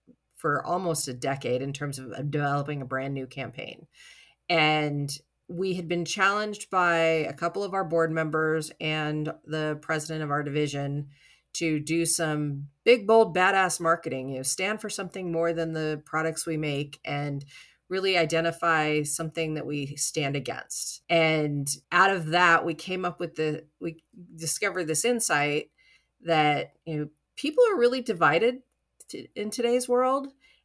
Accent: California, United States; also born or lived in Hawaii / North Texas; He's from Iowa, I was from California. We ended up settling on Let's Move to Texas. So we lived in North Texas for 11 years.

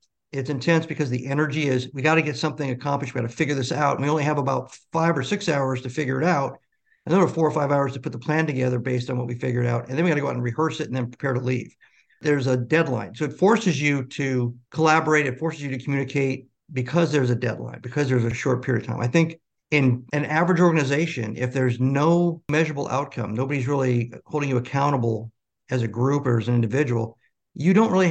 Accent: Nebraska, United States; also born or lived in Japan / Hawaii; I was born and raised in Nebraska for the most part, traveled a little bit in my teens because my father worked for the Department of the Army. So I was in Japan, Hawaii.

